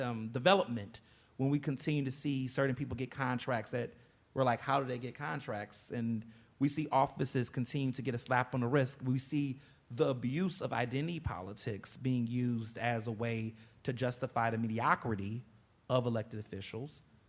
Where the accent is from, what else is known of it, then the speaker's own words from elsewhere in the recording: Houston, Texas, United States; also born or lived in Chicago; now in Philadelphia, United States; I was born in Chicago, but I grew up in Houston, Texas most of my life. I've lived in Philadelphia for 13 years.